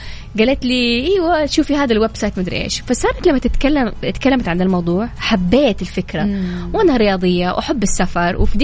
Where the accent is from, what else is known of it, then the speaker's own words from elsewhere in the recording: Jeddah, Makkah Province, Saudi Arabia; انا من هنا من جده، من حي الروضه.